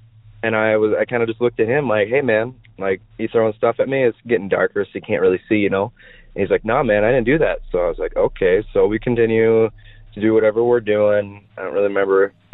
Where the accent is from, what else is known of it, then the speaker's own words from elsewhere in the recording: Maiden Rock, Wisconsin, United States; So I grew up in Wisconsin, and more specifically, I lived in a town at the time called Maiden Rock, Wisconsin.